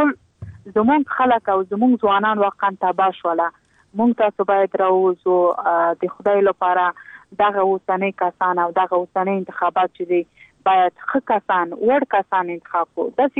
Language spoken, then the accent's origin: Pashto; Logar, Afghanistan; born or raised there